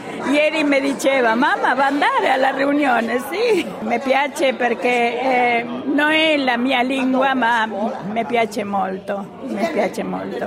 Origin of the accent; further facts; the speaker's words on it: Argentina; Italian is a second language; Io sono argentina, ti dico subito